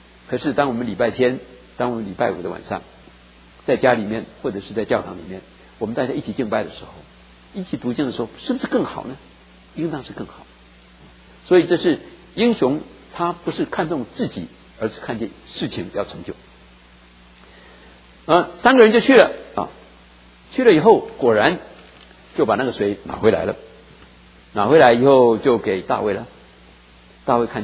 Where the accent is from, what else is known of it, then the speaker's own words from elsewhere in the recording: Taiwan; 我们从台湾回来，都是一样的，带些故乡的这些好吃的东西来大家来分享啊。